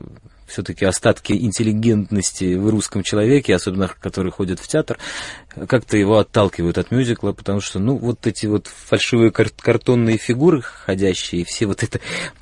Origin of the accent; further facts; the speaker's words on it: Odesa, Odesa Oblast, Ukraine; Я из Одессы.